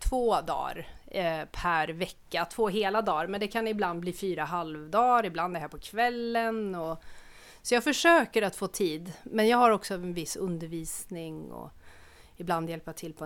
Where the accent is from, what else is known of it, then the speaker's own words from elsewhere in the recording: Värmland, Sweden; Jag åkte faktiskt tillbaka till Värmland och fotade väldigt mycket på gårdarna där jag växte upp.